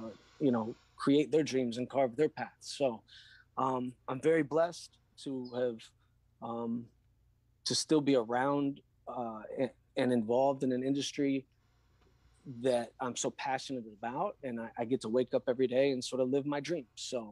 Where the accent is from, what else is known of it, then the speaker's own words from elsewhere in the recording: Raymore, Missouri, United States; I grew up in Raymore, Missouri, just south of Kansas City.